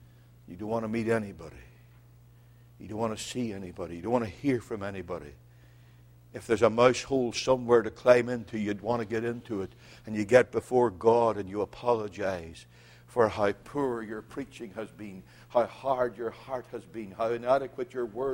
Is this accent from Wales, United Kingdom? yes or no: no; Northern Ireland, United Kingdom; One of the great advantages that I had as a young Christian growing up in the Free Church in Northern Ireland was that in those days there was a constant emphasis in preaching